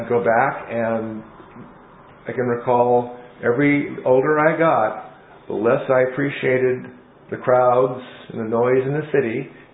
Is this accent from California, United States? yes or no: yes; San Mateo, California, United States; So, about me. I was born in San Mateo, raised on the peninsula. Went to school at Woodside High, schools on the peninsula. Woodside High School, College of San Mateo. So I'm a suburban kid.